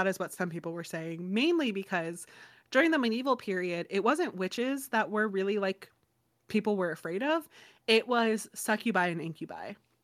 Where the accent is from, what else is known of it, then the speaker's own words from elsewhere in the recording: Florida, United States; I mean, I'm originally from Florida, which I think I don't even have to elaborate anymore.